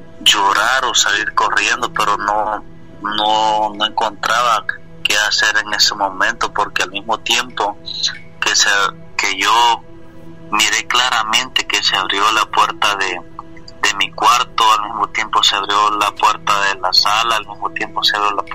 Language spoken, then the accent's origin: Spanish; El Salvador; moved away; Cuando yo me encontraba en mi país natal, que es El Salvador.